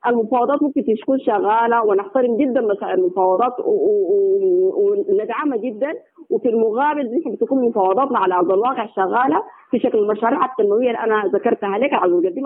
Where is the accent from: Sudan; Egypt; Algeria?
Sudan; الحقيقة أنا بفتخر بها جدا إنه نحن كشعب سوداني ما نزال بخير والحمد لله.